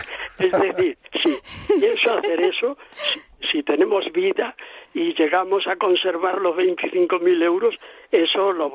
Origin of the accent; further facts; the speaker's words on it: Villanueva de los Infantes, Castilla-La Mancha, Spain; born there; Pues nací en Villanueva de los Infantes.